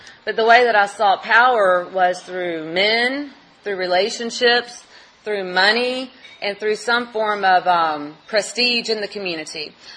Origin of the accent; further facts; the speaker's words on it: Georgia, United States; I ended up finishing with law school and moving back to my hometown down in South Georgia.